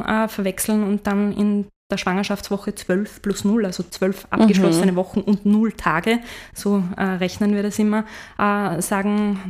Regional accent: Salzburg, Austria; ich komme ursprünglich aus Salzburg, und wie ich groß geworden bin, in die Schule gegangen bin

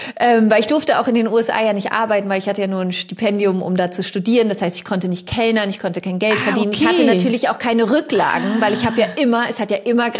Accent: Germany; ich bin in Deutschland groß geworden, ne?

